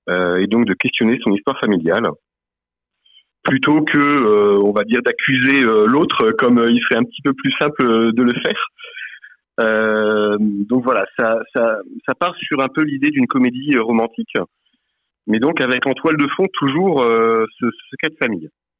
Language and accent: French; Nantes, Pays de la Loire, France; now in Laval, France; Puis j'habite à Laval maintenant depuis près de 16 ans. Je suis originaire de Nantes. Puis après, pour des raisons professionnelles, je suis arrivé ici en Mayenne.